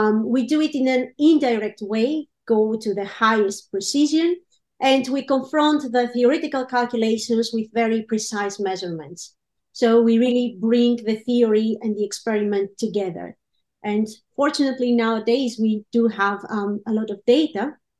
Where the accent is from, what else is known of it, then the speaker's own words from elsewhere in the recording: Greece; now in Siegen, Germany; I'm originally from Greece. I'm a theoretical particle physicist. I work here in Siegen as a postdoc.